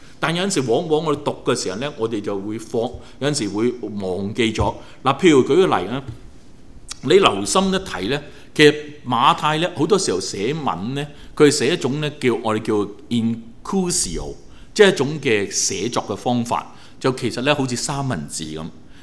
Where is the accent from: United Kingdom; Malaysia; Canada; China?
China; 大家都知道，我哋都係中國人